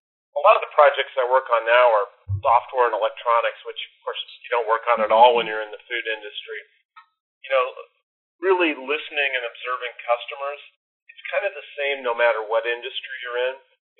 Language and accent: English; Nebraska, United States; So as a quick background, I grew up in Nebraska, and just one thing my dad always said to me was never get an indoor job.